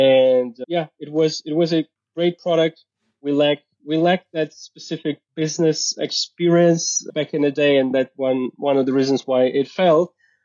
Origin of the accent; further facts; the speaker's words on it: Zaporizhzhia, Zaporizhzhia Oblast, Ukraine; I'm originally from a city called Zaporizhia. Like the southern part of Ukraine.